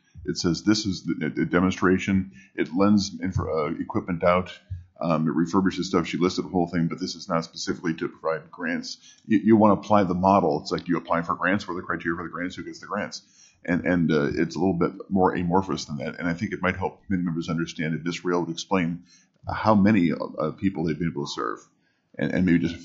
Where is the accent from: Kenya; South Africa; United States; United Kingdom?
United States; Elyria, Ohio; Where I come from in Ohio, my hometown is the home of InvaCare, which builds wheelchairs, American-made, right there in Elyria, Ohio.